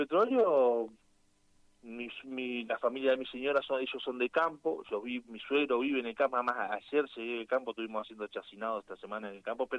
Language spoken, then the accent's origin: Spanish; Sarmiento, Argentina; yo soy nativo acá de Sarmiento. Mi abuela... Bueno, en la provincia, yo vengo de la … muy muy reconocida a nivel Sarmiento